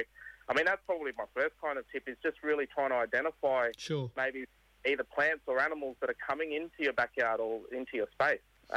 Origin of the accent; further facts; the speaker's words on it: New South Wales, Australia; Yeah, so I'm a Wiradjuri man. My people are from the Dubbo and Parkes region of Central West, New South Wales.